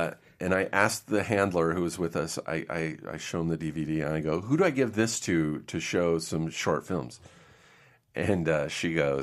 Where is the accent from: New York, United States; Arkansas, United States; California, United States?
California, United States; Riverside; Like, I grew up in Riverside, just like an hour away from here.